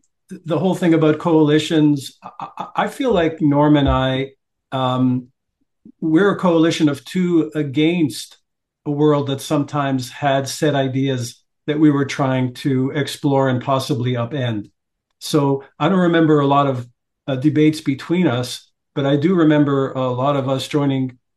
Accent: Montreal, Quebec, Canada; Montreal. Yeah, I was raised in Montreal.

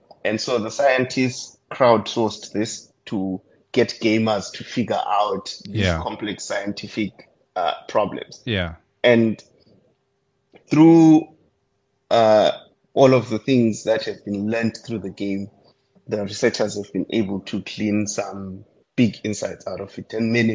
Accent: Bulawayo, Zimbabwe; moved away as an adult; also born or lived in South Africa; now in London, United Kingdom; So I was in Zimbabwe until I was, I think, around 26, thereabout. And then I moved to South Africa for about 5 years before moving to London.

